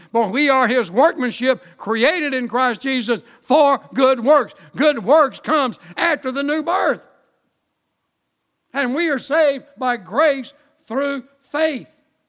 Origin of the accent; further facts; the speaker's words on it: United States; I'm an American and I'm a proud American. I got an American passport.